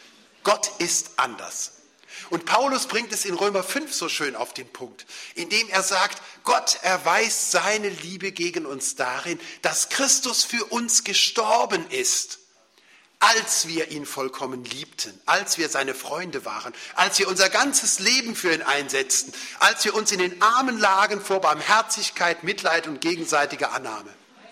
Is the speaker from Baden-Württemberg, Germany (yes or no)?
no; Cologne, North Rhine-Westphalia, Germany; Und ich war tief gerührt als Kölner.